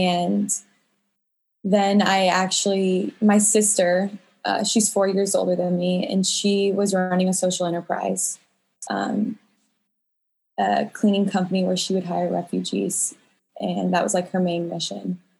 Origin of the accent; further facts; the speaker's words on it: Omaha, Nebraska, United States; We grew up in Omaha, Nebraska. That's where we're from.